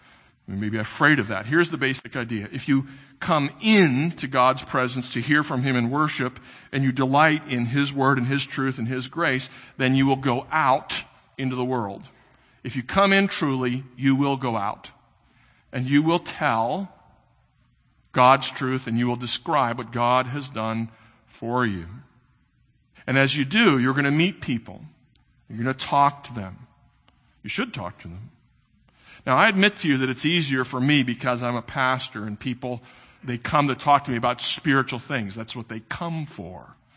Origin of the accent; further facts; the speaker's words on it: St. Louis, Missouri, United States; now in Philadelphia, United States; we pull our baseball cap over our head because we're from St. Louis. We're from the Midwest. We're nice.